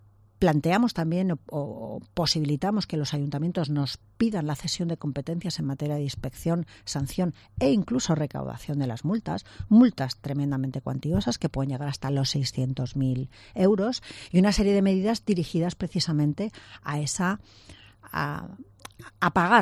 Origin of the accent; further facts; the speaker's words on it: Alicante, Valencian Community, Spain; porque sabéis que yo soy alicantina y que yo vivo aquí y que conozco perfectamente esta ciudad.